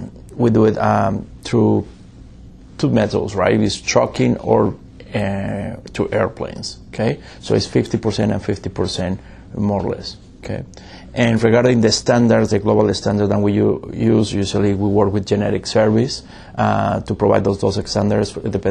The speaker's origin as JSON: {"language": "English", "country": "Mexico", "said": "I am from Mexico."}